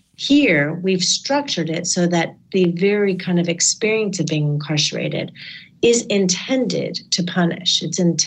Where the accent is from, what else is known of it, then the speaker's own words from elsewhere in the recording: Connecticut, United States; in Connecticut, my home state, there was an 8-year-old that was in the carceral system.